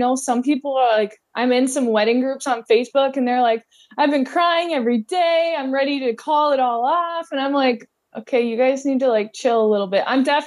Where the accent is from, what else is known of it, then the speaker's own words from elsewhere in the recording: Michigan, United States; now in Metro Detroit, United States; Yeah, so I'm from Northern Michigan, kind of like the middle of nowhere. And then I moved downstate. So I live in Metro Detroit.